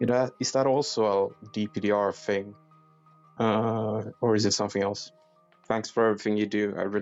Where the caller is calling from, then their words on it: Sweden; I'm from Sweden.